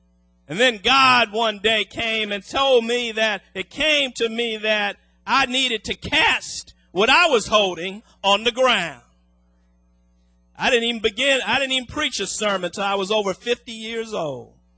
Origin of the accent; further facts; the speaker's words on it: Los Angeles, California, United States; I grew up in Los Angeles. I don't know nothing about the country.